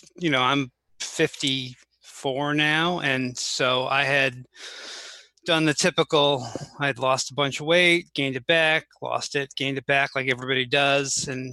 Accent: Connecticut, United States; No, I grew up in Connecticut.

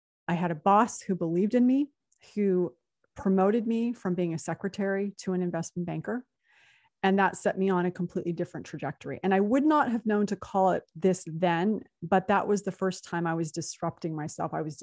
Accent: San Jose, California, United States; I grew up in San Jose, California. For those of you who know the Bay Area, I grew up in Almaden. I went to Leland High School.

